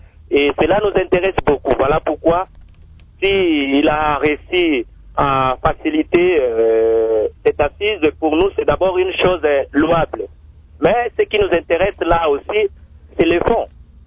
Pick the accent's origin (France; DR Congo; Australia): DR Congo; ils nous ont massacrés au pays, ils se sont bâtis chez nous au Congo, ils ont causé beaucoup de tort aux Congolais.